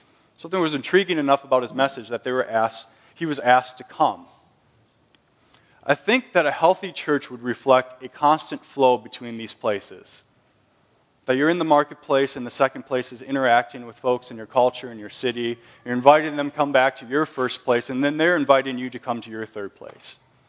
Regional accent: Albert Lea, Minnesota, United States; I am a Minnesotan, by the way, just so you know. I grew up in the cornfields of Albert Lea, Minnesota.

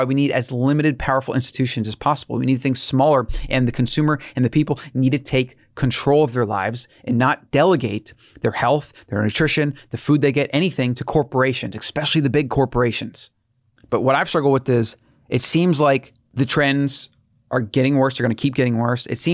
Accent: United States; I'm American, so the masses.

